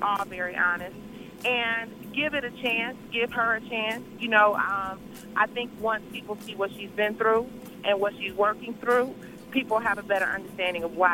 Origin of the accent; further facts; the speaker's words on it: Detroit, Michigan, United States; from Detroit